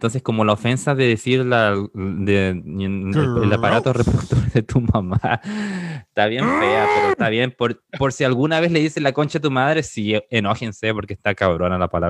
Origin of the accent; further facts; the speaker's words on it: Chile; mira mi banderita chilena atrás. Yo soy chileno, aunque no lo crean, con mi puto acento, pero sí soy chileno